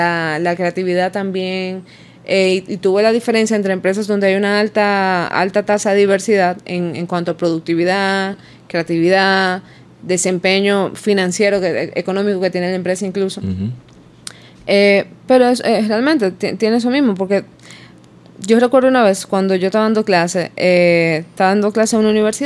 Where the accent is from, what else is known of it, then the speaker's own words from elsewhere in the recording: Santo Domingo, Dominican Republic; aquí en un aula, en Santo Domingo, la mayoría somos de Santo Domingo.